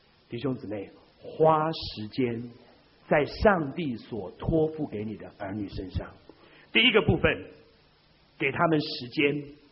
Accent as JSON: {"language": "Chinese", "country": "China", "said": "这叫我们中国人讲有样学样嘛"}